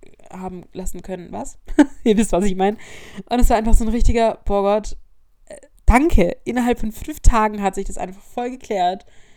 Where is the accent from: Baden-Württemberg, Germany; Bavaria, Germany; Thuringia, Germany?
Baden-Württemberg, Germany; Unterweissach; ich bin wieder noch zurück nach Unterweisach gefahren. Also ich war übers Wochenende dann eben in meiner Heimat.